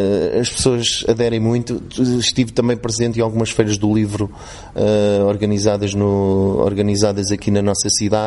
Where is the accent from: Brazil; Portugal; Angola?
Angola; Malanje; moved away; vou brevemente visitar a minha terra, Malanje, após 35 anos desde que saí de terras angolanas.